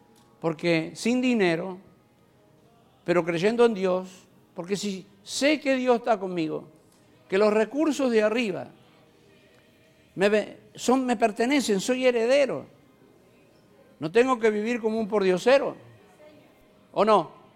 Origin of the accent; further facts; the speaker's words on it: Córdoba, Argentina; born there; Tengo una sobrina en La Borde, donde yo nací, provincia de Córdoba, pueblo de 5.000 habitantes.